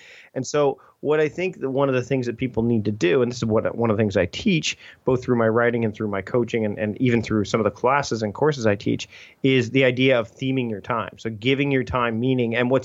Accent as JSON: {"language": "English", "region": "Ontario", "country": "Canada", "tie": "born or raised there", "said": "so I grew up near Toronto, and then by the time I moved out to the West Coast"}